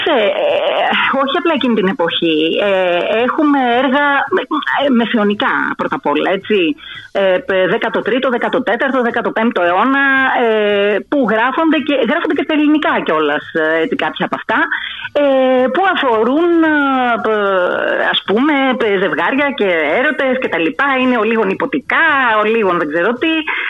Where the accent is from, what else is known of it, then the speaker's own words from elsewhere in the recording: Neo Irakleio, Attica, Greece; also born or lived in Athens; Αλλά ήρθα από τρίτη δημοτικού. Νέο Ηρακλειώτισσα.